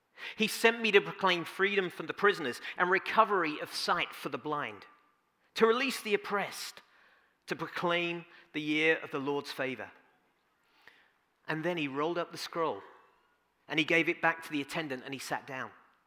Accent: Bronx, New York, United States; Also, a number of people have commented on my accent. If I speak too fast for you, I'm so sorry. I am a native New Yorker from the Bronx, as you can tell, and it gets a little tough at times.

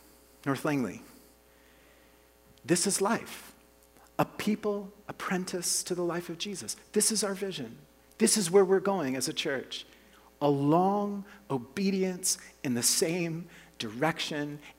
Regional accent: Colombia; now in Oklahoma, United States; I grew up in South America, in Colombia, and it was our first year back to the United States. And I'm in the state of Oklahoma

